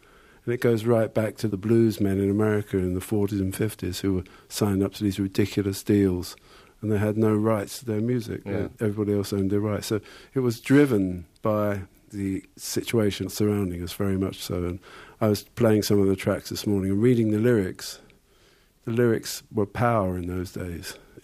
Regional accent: London, United Kingdom; So my only life experience was growing up in North London, and that's all I knew.

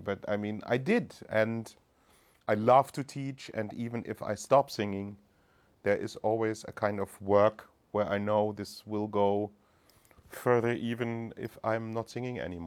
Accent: Hildesheim, Lower Saxony, Germany; Well, Hildesheim is a small city, famous for the churches and for the church music.

